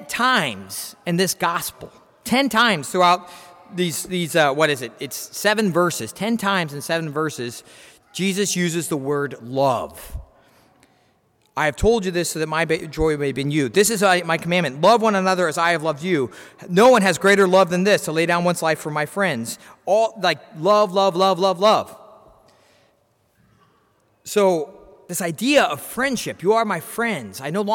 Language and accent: English; Wichita, Kansas, United States; I'm from Wichita, I'm from Kansas, I'm from St. Peter's.